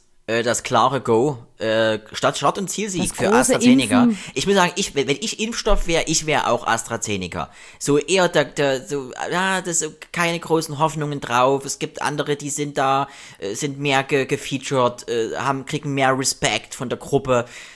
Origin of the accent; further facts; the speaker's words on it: East Germany, Germany; ich bin ja auch noch DDR-Kind, 83er.